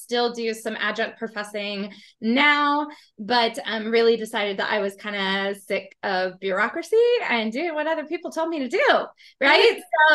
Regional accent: Mansfield, Texas, United States; I am from Mansfield, Texas. I am a professional speaker.

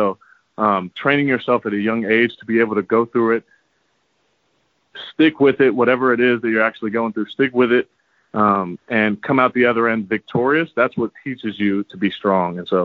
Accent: Austin, Texas, United States; Austin is my hometown, but, you know, I went to Georgetown, went to Westlake, went to Rice, love Houston. I love coming back to Texas.

